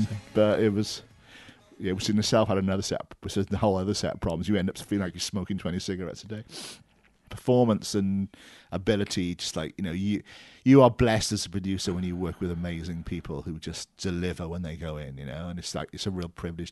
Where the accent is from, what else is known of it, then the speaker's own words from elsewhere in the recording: Wales, United Kingdom; Yeah, I'm a Welshman. You have to remember that.